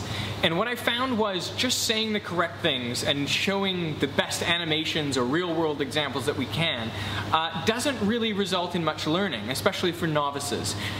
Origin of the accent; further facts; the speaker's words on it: Vancouver, British Columbia, Canada; also born or lived in Melbourne, Australia; now in Australia; Now, in fact, I am Australian. I don't sound it because I was born outside of Melbourne and then I grew up in Vancouver. So, you know, I was essentially Canadian, but I had an Australian passport and I had this tie to this country